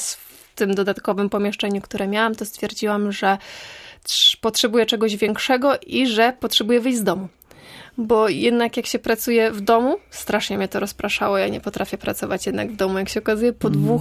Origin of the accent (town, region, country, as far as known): Łobez, West Pomeranian Voivodeship, Poland